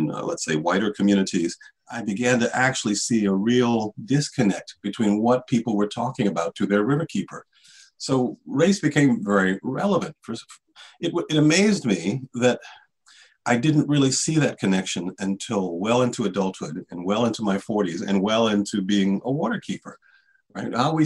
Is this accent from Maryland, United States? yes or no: yes; Maryland, United States; also born or lived in other countries; Even though I'm from Maryland and was born and raised here, I've lived in other countries and have traveled quite a bit.